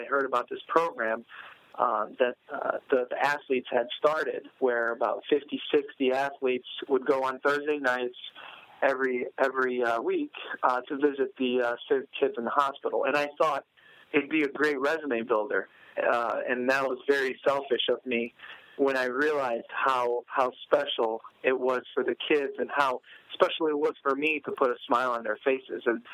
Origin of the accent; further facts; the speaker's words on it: Cleveland, Ohio, United States; now in Pittsburgh, United States; I grew up in Cleveland, so I made a few trips to Pittsburgh